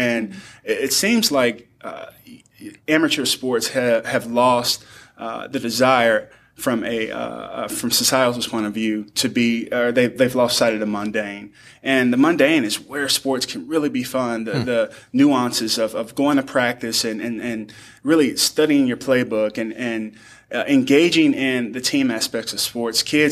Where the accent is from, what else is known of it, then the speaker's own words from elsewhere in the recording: St. Louis, Missouri, United States; I grew up in St. Louis, Missouri. I played high school sports only, basketball, football, and track and field.